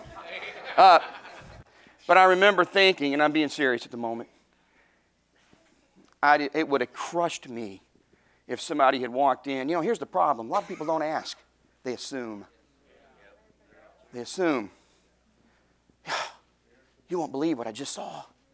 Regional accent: Arkansas, United States; Now, I was raised in Arkansas before that.

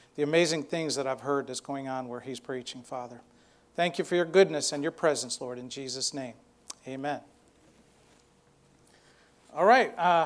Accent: New York, United States; accent: New York; Wait, I'm from New York, and we don't talk like that. All y'all have done and defiled my New York accent.

